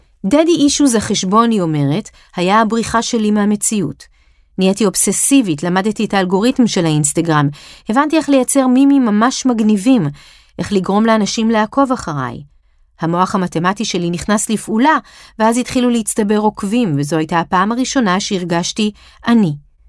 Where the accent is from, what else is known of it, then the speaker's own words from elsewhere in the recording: Russia; now in United States; אני תמיד מציגה את עצמי כמהגרת. אני רוסייה שחיה באמריקה ומתנהגת כמו ישראלית.